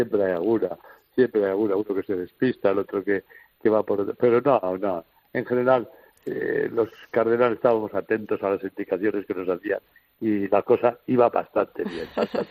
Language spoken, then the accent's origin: Spanish; Spain; escuchar a los de que somos de España